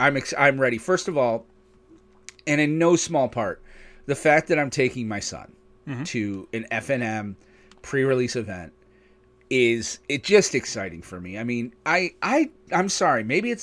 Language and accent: English; United States; I hate delayed gratification. I'm an American, damn it.